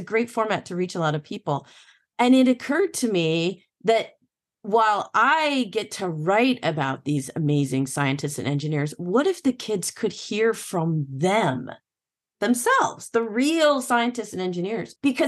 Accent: Illinois, United States; Since I grew up in Illinois, I'm really, really, really partial to the science museums in Chicago.

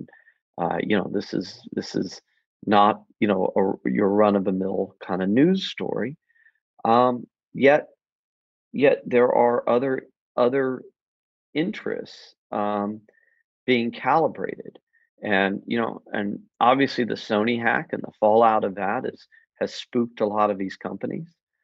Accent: United States; I think of myself as a filmmaker as a journalist and as an activist, but also as an American.

